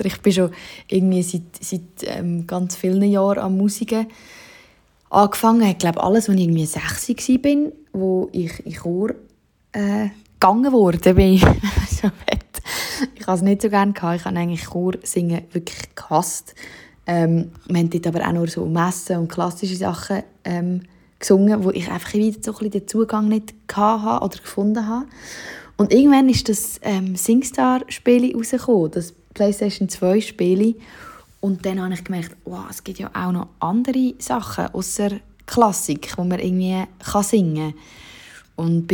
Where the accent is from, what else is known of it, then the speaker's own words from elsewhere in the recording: Switzerland; accent: Swiss German; first language Swiss German; nämlich in meiner Muttersprache auf Schweizerdeutsch